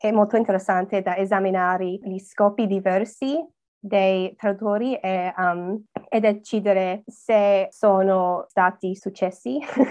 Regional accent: Australia; Italian is a second language; È divertente perché sono australiana, ovviamente, e gli australiani spesso non hanno una storia molto vecchia come gli italiani.

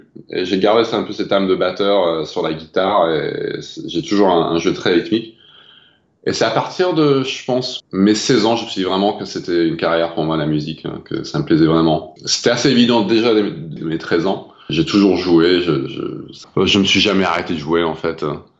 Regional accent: Canberra, Australian Capital Territory, Australia; French is a second language; moved away as an adult; also born or lived in France; now in Paris, France; Donc, je suis un musicien australien qui est basé à Paris depuis 2005. Voilà, où j'ai grandi à Canberra en Australie. Et jusqu'à mes 2005, mais j'avais aussi vécu en France quand j'étais enfant, pendant 4 ans. Donc je suis un peu francophone aussi

